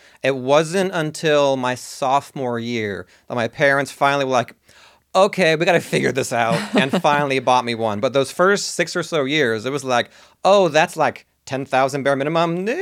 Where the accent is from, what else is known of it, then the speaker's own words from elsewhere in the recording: Finneytown, Ohio, United States; So for anyone local listening, I grew up in Finneytown, small area just northwest of the city limits.